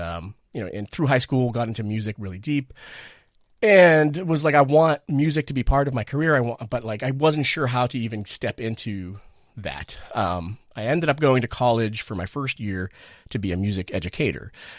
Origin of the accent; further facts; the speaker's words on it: East Boston, Massachusetts, United States; East Boston, Massachusetts.